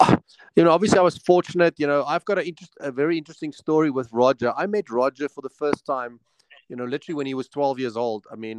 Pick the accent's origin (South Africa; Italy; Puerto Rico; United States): South Africa; And I said, yeah, I'm from South Africa.